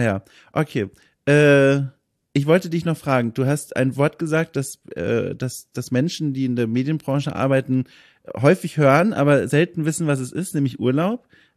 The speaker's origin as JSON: {"language": "German", "region": "Bavaria", "country": "Germany"}